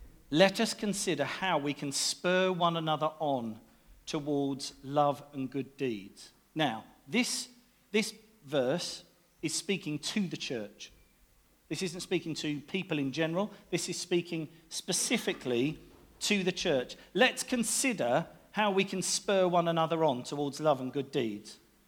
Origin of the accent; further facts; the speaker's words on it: United Kingdom; we don't cry out, we're British, we pray